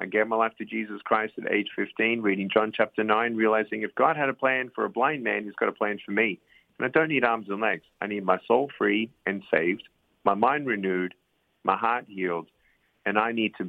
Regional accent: Australia; born there; I was born in Australia with no limbs, no medical reason as to why this had happened.

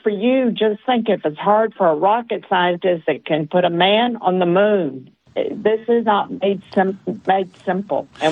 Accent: Texas, United States; And I need to let Johnny know that I'm in Sugar Land. I'm in the Houston area. And I'm from Texas. I'm a Texan, and I bleed red, white, and blue.

